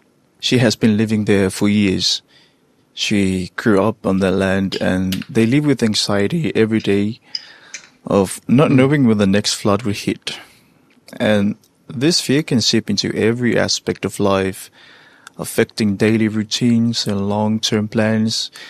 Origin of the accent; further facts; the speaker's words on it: Samoa; … from Samoa and Radio 2AP and TV9.